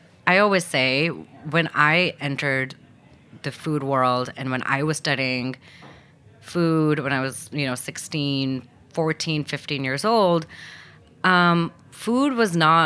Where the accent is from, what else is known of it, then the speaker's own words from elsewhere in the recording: Pakistan; And so we moved back when I was just one. And then I was raised in Pakistan.